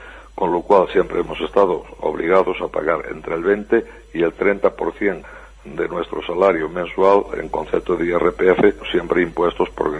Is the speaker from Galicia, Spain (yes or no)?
yes; Galicia, Spain; Sí, somos 12.000, 8.000 de los cuales somos de Galicia.